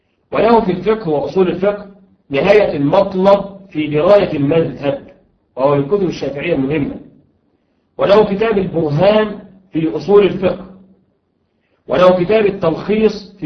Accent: Egypt; المصري نسبة إلى بلدنا مصر

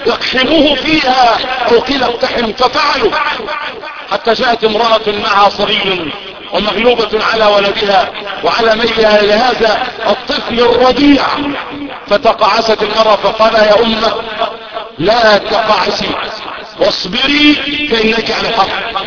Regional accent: Egypt; اللهم احفظ بلدنا مصر يا رب العالمين, اللهم احفظ بلدنا مصر وسائر بلاد المسلمين

